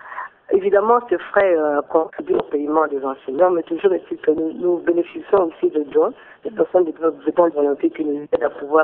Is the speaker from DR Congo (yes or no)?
yes; Équateur, DR Congo; je suis originaire de la province de l'Équateur